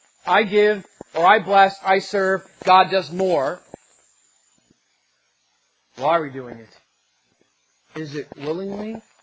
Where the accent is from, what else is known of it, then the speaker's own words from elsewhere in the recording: East Coast, United States; I know He didn't say guys, but I'm from the East Coast, so I say it.